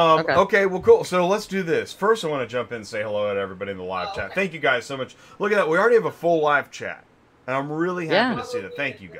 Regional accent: Canada; I'm Canadian.

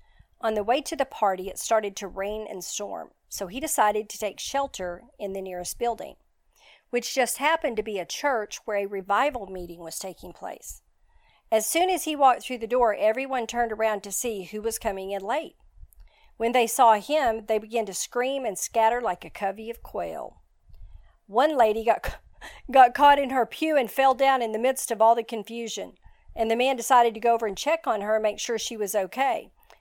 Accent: Texas, United States; but I'm still going to call it Samhain because I'm Texan, okay?

